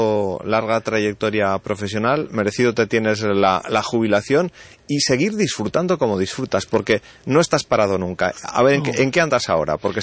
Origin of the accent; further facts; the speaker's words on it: Ferrol, Galicia, Spain; los que somos de Ferrol de toda la vida